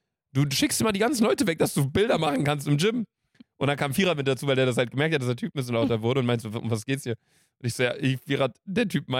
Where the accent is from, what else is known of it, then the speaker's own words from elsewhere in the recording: Cologne, North Rhine-Westphalia, Germany; Woher kommst du? So, dann ich, hä, ja, also hier Köln und so und sie.